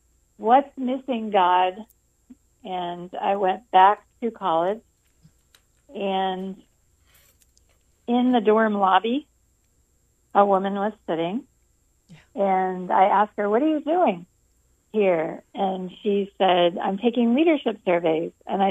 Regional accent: Hanover, Pennsylvania, United States; I grew up in Hanover, Pennsylvania. And it's rolling farmland, a rural area.

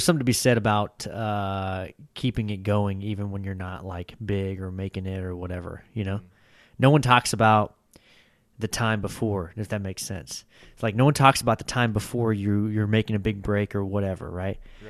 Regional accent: Lindale, Texas, United States; I grew up in Lindale, so like, East Texas, right?

